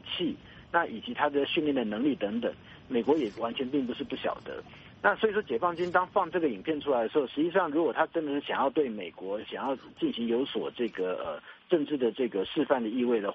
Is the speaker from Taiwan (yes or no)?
yes; Taiwan